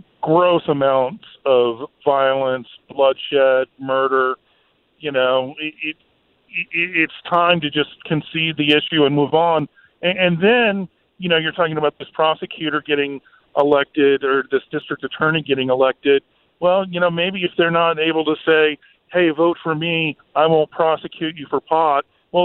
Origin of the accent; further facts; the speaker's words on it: Texas, United States; Well, I'm actually from Texas. They're in Williamson County, Texas, which is the Austin area, which is where I'm from.